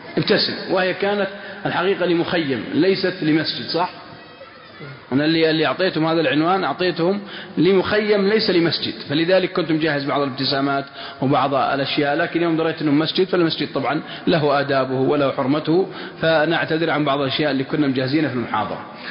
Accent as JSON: {"language": "Arabic", "town": "Mecca", "region": "Makkah Province", "country": "Saudi Arabia", "tie": "born there", "said": "من يوم أقول لهم ولدت بمكة يعرفونها"}